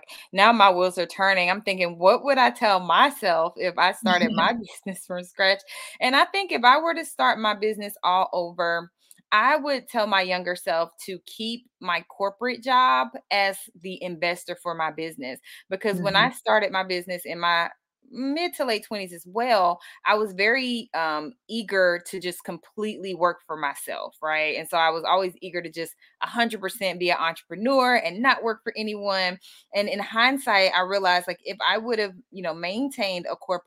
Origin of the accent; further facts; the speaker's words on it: Winston-Salem, North Carolina, United States; the Zeta Phi Beta sorority in my city, in my hometown, which is Winston-Salem, North Carolina, they had a pageant for young teenagers my age